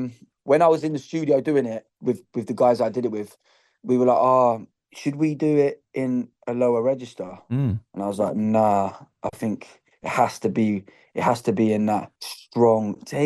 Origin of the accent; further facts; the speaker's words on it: England, United Kingdom; accent: English; I always, always, always, always call myself Irish. I'm very, very proud of them, with them roots. I'm just an Irish man with an English accent.